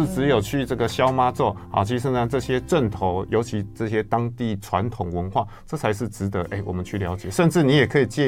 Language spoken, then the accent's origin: Chinese; Taiwan; 那我觉得身为台湾人另外要做的事就是去跟大就是